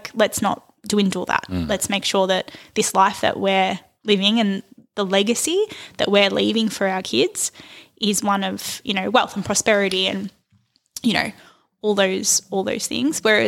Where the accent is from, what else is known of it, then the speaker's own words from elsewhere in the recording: Hoppers Crossing, Victoria, Australia; So we grew up in Hoppers